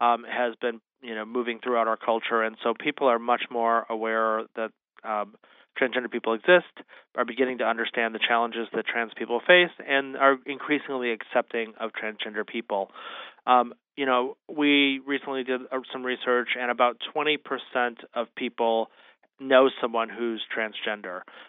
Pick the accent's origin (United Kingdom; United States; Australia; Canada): United States; Wisconsin; Just across the border north of you in Wisconsin, my home state